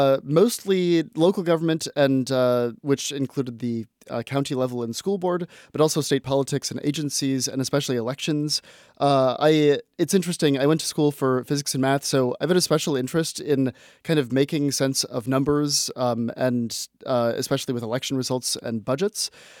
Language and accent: English; Minnesota, United States; listening to Minnesota Public Radio in my home state of Minnesota.